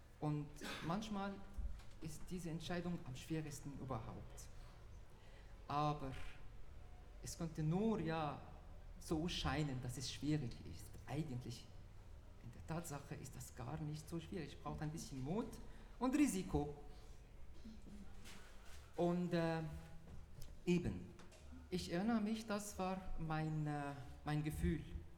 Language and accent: German; Egypt; now in Switzerland; Und mein Zustand, als ich mich entschieden habe, Ägypten zu verlassen, das war ganz schwierig. Aber es hat sich wirklich gelohnt. Und jetzt bin ich Schweizerin.